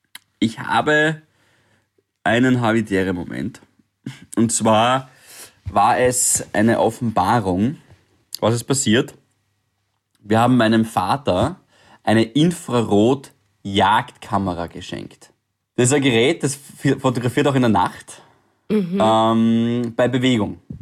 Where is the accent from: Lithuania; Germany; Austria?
Austria; Styria; natürlich als Steirer mit Kernel und so weiter, ich weiß eh, dass es gut ist